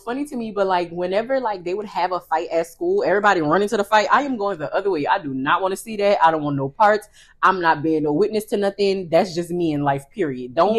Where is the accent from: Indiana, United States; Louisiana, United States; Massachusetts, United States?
Louisiana, United States; New Orleans; And it's like growing up in New Orleans, like all of our activities are outside activities where you're in these big groups of people.